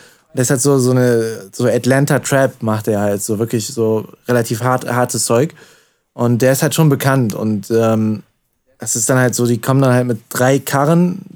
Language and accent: German; Solingen, North Rhine-Westphalia, Germany; also ich komme ja aus Solingen